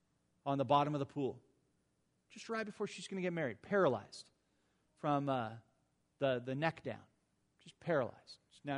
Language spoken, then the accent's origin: English; Mission Viejo, California, United States; I grew up down in South Orange County. You know, the OC. I grew up down in Mission Viejo.